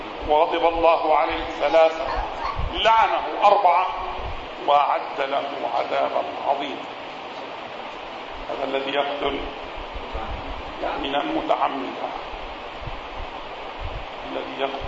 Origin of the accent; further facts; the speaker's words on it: Palestine; هذا كان عندنا في فلسطين أيضا، كان يخرج الناس من القرية